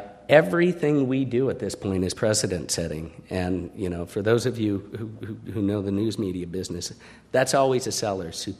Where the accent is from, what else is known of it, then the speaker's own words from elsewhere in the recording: California, United States; But as a Californian, I was proud of that.